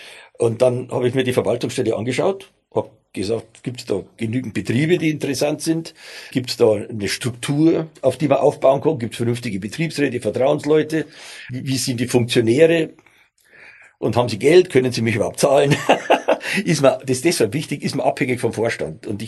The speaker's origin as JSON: {"language": "German", "region": "Bavaria", "country": "Germany", "accent": "Bavarian", "said": "Ja, ich bin ja Bayer, wie man unschwer hört."}